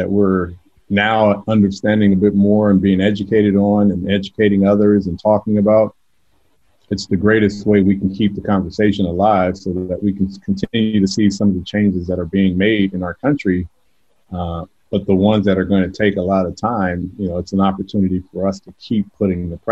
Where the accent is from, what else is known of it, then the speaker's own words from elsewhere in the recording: California, United States; now in Georgia, United States; I've only been here 2 years, so I'm just learning about Georgia. you know, I grew up in California